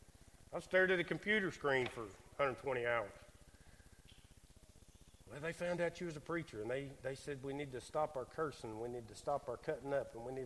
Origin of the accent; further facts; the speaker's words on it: Emory Heights, United States; I grew up in Emory Heights, so I know some things about you guys too.